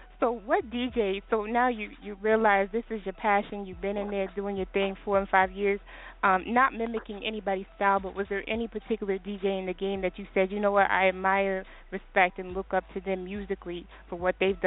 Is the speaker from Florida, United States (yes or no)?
no; Texas, United States; Most definitely. So how you, my goodness, see, I'm from Texas.